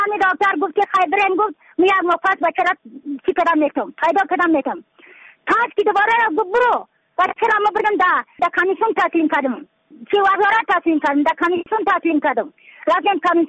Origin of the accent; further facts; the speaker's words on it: Badakhshan, Afghanistan; از بدخشان هستم، مرکز بدخشان، ولسوالی یکل پایان، خیره وینگ